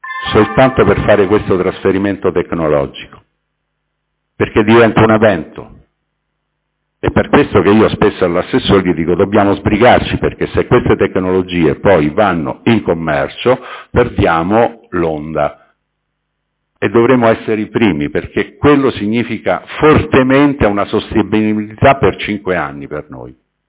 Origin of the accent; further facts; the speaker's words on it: Rome, Lazio, Italy; io lo dico da romano, ma la conosco ormai da qualche anno